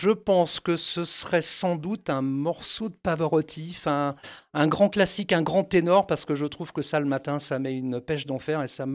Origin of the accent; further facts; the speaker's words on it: Voiron, Auvergne-Rhône-Alpes, France; born there; je suis né à Voiron en 1969, donc je pense que je suis un vrai Voironnais.